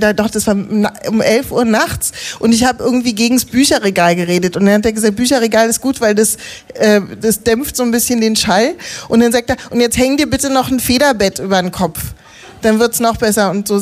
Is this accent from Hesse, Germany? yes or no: no; Berlin, Germany; Ich war als Kind in der Grundschule nicht im Bözow-Viertel zur Schule, wo ich gewohnt habe, sondern bin auf die Körperbehindertenschule gegangen, was total super war, was aber ein ganz anderes Berlin-Bild natürlich macht.